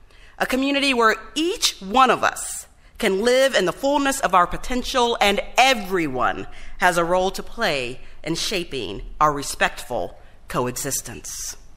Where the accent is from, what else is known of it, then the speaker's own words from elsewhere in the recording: St. Petersburg, Florida, United States; I'm the fifth generation of my family to call St. Pete home. It's awesome. And in my hometown, I've had the privilege of holding a variety of roles in our community